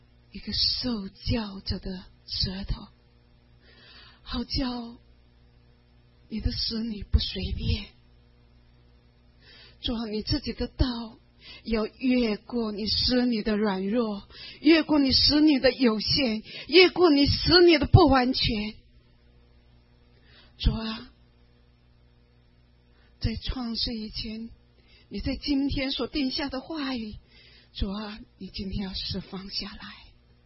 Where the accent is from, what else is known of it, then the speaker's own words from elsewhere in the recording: China; 但是呢，我们中国人呢，我们不认识父亲呢，我们不认识我们的爸爸。